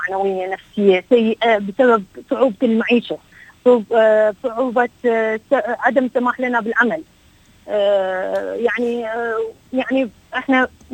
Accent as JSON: {"language": "Arabic", "country": "Iraq", "lives_now": "Australia", "said": "انا لاجئه عراقيه متزوجه من سيد احمد خالد الخفاجي، عندي 3 أولاد. طبعا كنا نعاني من الاضطهاد الديني والعنصري في العراق"}